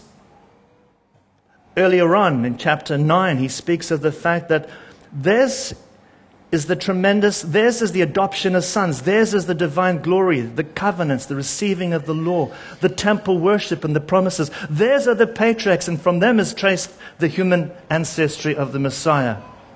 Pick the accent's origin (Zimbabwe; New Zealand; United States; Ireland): Zimbabwe; I'll say, I'm from Zimbabwe. And there's an incredible connection that happens just because we come from the same part of the world.